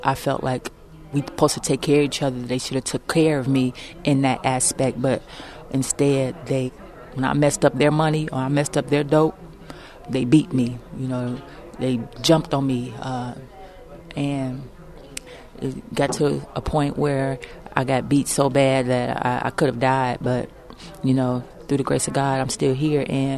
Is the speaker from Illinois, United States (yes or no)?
yes; Chicago, Illinois, United States; I can say, you know, growing up in Chicago, Illinois, in what they call, quote-unquote, the projects, you know, it's pretty rough.